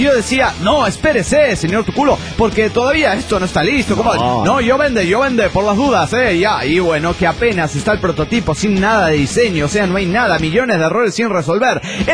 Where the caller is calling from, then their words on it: Caracas, Capital District, Venezuela; de Caracas, Venezuela. ¿Cómo andan, pana?